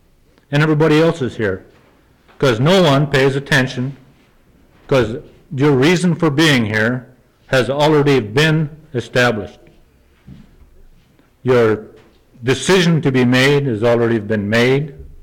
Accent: United States; But I hate it when people say Indians come first, because I'm an American.

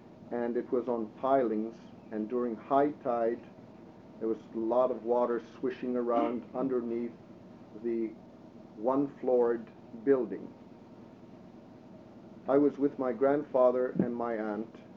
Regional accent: St. George, Alaska, United States; now in Nikolsky, United States; I'm from St. George Island, now residing at Nikolsky. I was about 3.5 years old when myself and the family, everyone, were evacuated from St. George.

